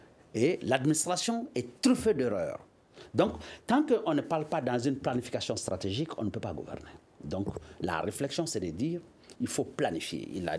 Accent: Mali; On n'est pas russophone, on n'est pas anglophone, on n'est pas francophone, on est malianophone, on est malien.

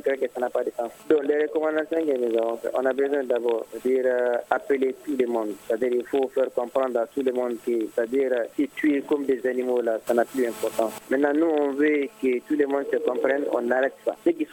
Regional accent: Mali; nous sommes tous des Maliens.

